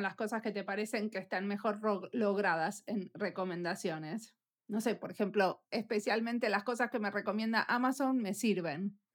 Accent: Argentina; En el país de donde yo vengo, en Argentina, ser profesor universitario no tiene nada que ver con hacer investigación.

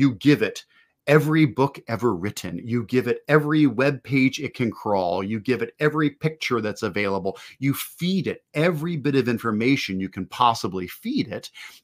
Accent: Ohio, United States; my perspective of a white dude growing up in Ohio.

